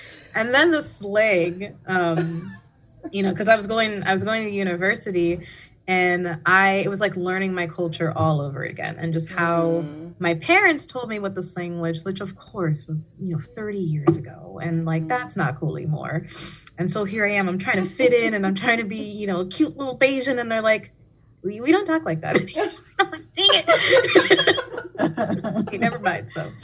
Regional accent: Fairbanks, Alaska, United States; growing up in Fairbanks, you know, it is generally pretty good. I have a really strong Fairbanks family and strong community

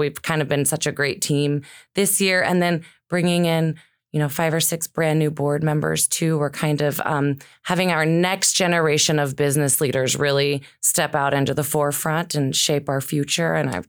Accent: Juneau, Alaska, United States; Well, I am born and raised in Juneau, and I grew up working in a little gift shop downtown

